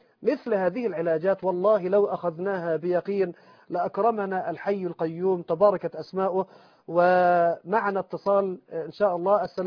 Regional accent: Egypt; لقد التقيت بحامل من حملة القرآن في محافظة الغربية عندنا في مصر

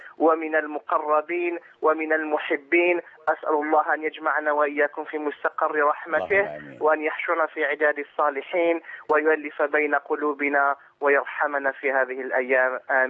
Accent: Algeria; now in United Kingdom; أنا جزائري مقيم في بريطانيا،

